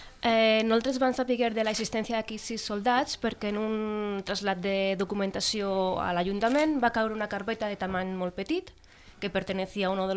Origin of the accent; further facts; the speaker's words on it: Albacete, Castilla-La Mancha, Spain; Catalan is a second language; now in Priorat, Spain; Perdón, però el meu català, que soc del Bacete...